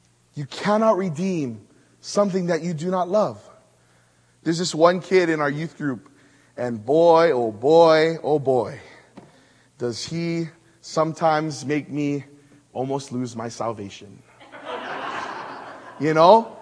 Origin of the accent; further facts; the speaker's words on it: Maui, Hawaii, United States; Growing up on Maui, I was really sheltered.